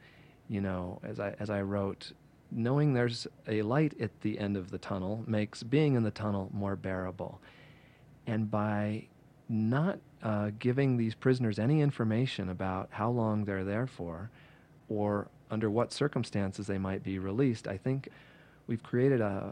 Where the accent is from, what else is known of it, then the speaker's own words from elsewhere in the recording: United States; But as an American, I like to think we will deal with them in a humane way.